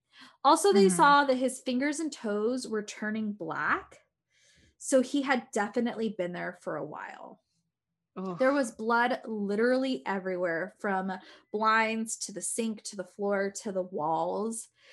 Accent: Simi Valley, California, United States; I grew up in Simi Valley, which I don't know if I've ever talked about that here, but I was in choir.

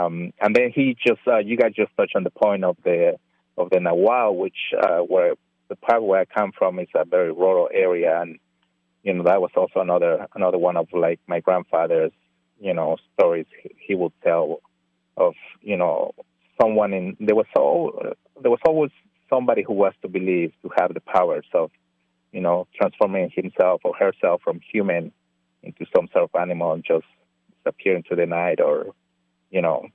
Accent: Puebla, Mexico; I grew up in Puebla

